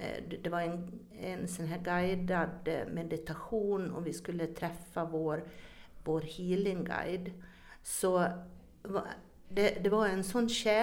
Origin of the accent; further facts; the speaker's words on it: Borlänge, Dalarna County, Sweden; Jag är ju ifrån Borlänge, Dalarna.